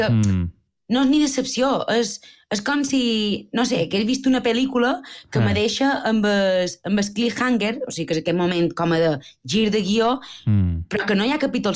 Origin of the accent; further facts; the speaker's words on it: Balearic Islands, Spain; jo som mallorquina, saps?